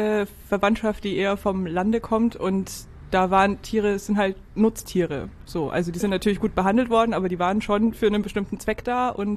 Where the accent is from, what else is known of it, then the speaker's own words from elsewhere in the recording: Bavaria, Germany; now in Hamburg, Germany; Nee. Ich komme aus Franken, Oberfranken.